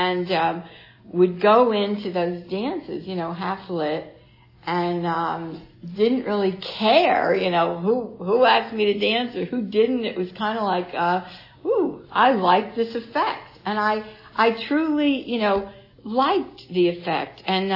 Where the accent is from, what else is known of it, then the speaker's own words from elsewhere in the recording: New Jersey, United States; don't get to be too friendly with me because I was from New Jersey and we were wild people who drank a lot.